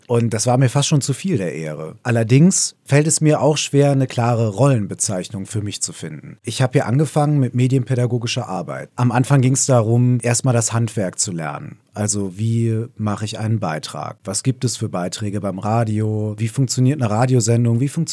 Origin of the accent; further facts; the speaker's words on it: Solingen, North Rhine-Westphalia, Germany; born there; ich bin in Solingen geboren. Und meine Eltern leben auch immer noch in Solingen.